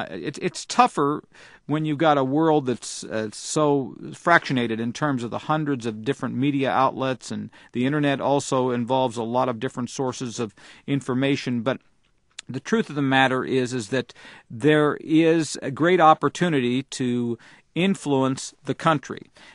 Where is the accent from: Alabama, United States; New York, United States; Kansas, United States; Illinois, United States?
Kansas, United States; I come from Kansas, which is a roughly parallel state politically to Utah.